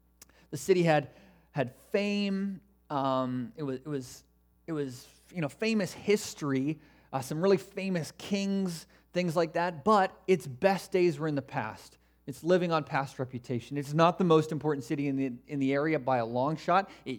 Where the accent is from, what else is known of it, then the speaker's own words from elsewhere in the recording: Vancouver, British Columbia, Canada; I grew up in East Vancouver. Not the prettiest of neighborhoods. We were surrounded by co-op housing, right?